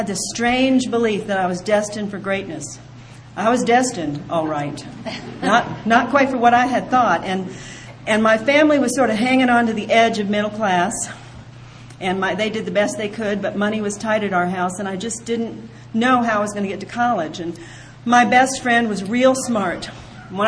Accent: Ohio, United States; born there; I was born in Ohio, and I have parents.

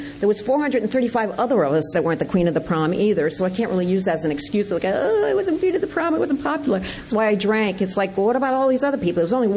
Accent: Rhode Island, United States; But I grew up in Rhode Island, from Irish, Polish, English, Roman Catholic family

